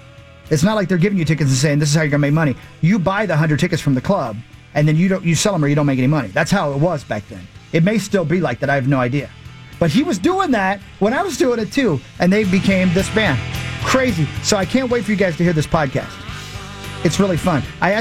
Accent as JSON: {"language": "English", "town": "Virginia Beach", "region": "Virginia", "country": "United States", "moved": "as an adult", "lives_now": "Los Angeles, United States", "said": "I moved to Los Angeles from Virginia Beach, Virginia, at the end of 1991 to try to be a rock star."}